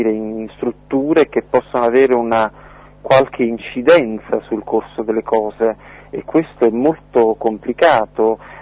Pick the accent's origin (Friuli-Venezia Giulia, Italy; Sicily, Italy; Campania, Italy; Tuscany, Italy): Campania, Italy; Naples; now in Paris, France; ho fondato parecchi festival nella mia regione, sono di Napoli.